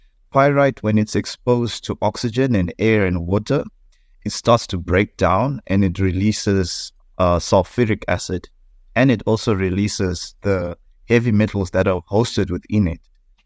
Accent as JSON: {"language": "English", "town": "Johannesburg", "region": "Gauteng", "country": "South Africa", "tie": "born or raised there", "said": "When I was growing up, I thought these were natural features. I grew up in the Johannesburg area."}